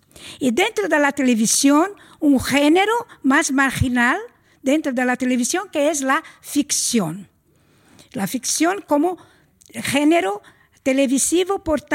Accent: Brazil; first language Portuguese; Spanish is a second language; Y yo debía hablar en portugués porque de donde soy, pero como la audiencia no tiene tanto este conocimiento, la lengua de Brasil, el portugués

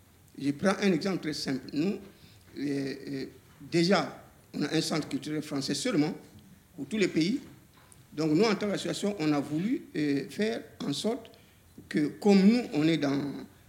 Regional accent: Republic of the Congo; now in France; je fais partie de l'espace francophone parce que je suis du Congo-Brazzaville.

